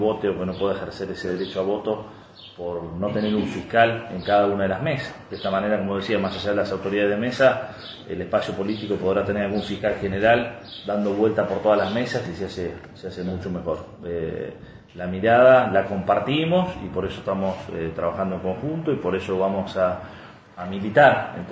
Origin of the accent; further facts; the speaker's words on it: Buenos Aires, Argentina; porque obviamente todos somos bonaerenses